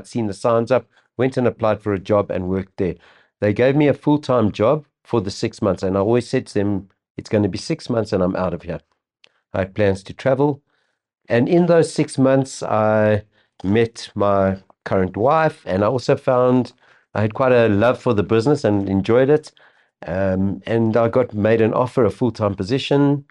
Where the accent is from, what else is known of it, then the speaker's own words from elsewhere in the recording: Klerksdorp, North West, South Africa; I grew up in Klerksdorp, and to earn a little bit of extra pocket money, worked as a waiter.